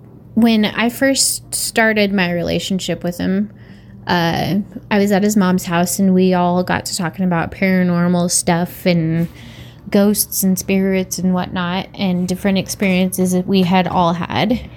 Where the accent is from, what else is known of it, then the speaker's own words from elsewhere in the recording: Oregon, United States; I am from Eastern Oregon, and I have quite a few stories.